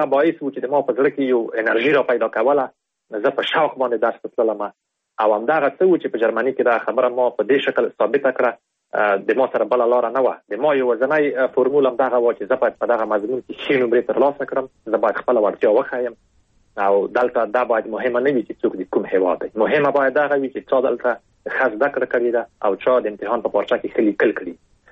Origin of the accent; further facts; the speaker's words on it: Afghanistan; په دې باندې مې لیکلي وو چې زه د افغانستان یم